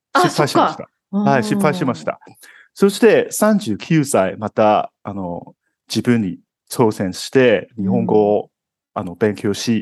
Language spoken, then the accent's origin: Japanese; Hong Kong; Japanese is a second language; 私は香港出身で、